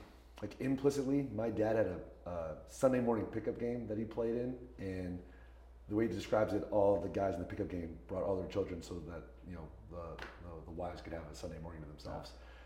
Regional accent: La Cañada, California, United States; also born or lived in Huntington Beach; Grew up in La Cañada, suburb outside of Pasadena. And then I was there until about freshman year. And then we moved to Huntington Beach for my last 3 years of high school.

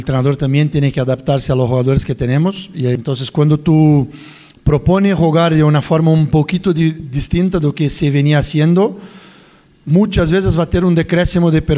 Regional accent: Brazil; Spanish is a second language; Yo vengo de Brasil, de jugar clásicos muy importantes.

